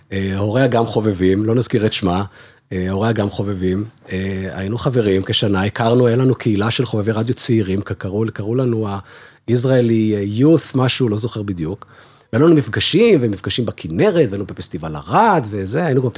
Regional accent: Beersheba, Southern District, Israel; בבאר שבע, ששם התחלתי את התחביב, כשהייתי ילד, בבית הוריי

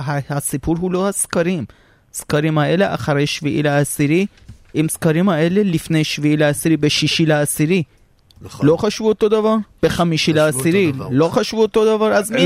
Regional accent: Iran; now in Israel; 2,000 שנה אני איראני אסלי. עד ש-2003 עליתי לישראל. זאת אומרת תרבות שלי, שפה שלי, הוויה שלי, הכל איראני.

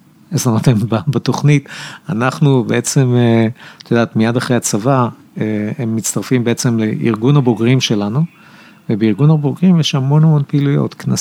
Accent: Ramla, Central District, Israel; אני גדלתי ברמלה

